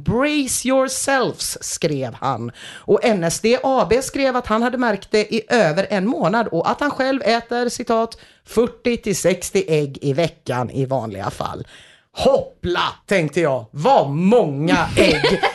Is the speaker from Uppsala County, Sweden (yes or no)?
no; Gothenburg, Västra Götaland County, Sweden; Varför kunde jag inte bara som den göteborgare jag är glatt snyta fram något halvkul